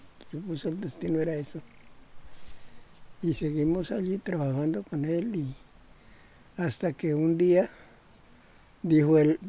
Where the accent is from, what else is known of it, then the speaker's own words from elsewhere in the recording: Huila, Colombia; now in Caquetá, Colombia; Me vine del Huila, pues decían que acá era muy bueno, las tierras del Caquetá